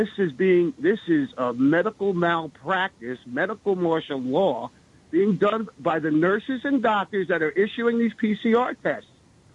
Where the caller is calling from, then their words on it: New Jersey, United States; from New Jersey. How are you?